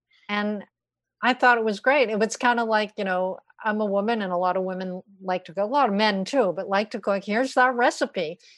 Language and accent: English; New England, United States; And I come from New England, so we believe an ounce of prevention is worth a pound of cure.